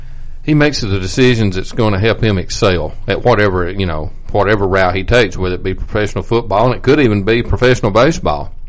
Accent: Alabama, United States; I was not raised at Sand Rock. I was raised on Sand Mountain.

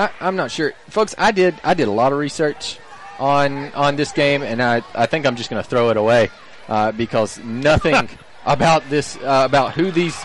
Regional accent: Hayden, Alabama, United States; I am from Hayden, which is also Blunt County.

